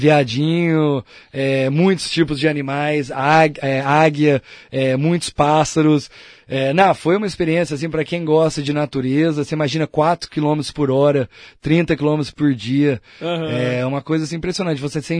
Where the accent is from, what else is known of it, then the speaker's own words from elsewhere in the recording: Brazil; eu sou brasileiro, então nos Estados Unidos nem no Canadá eu não podia portar uma arma.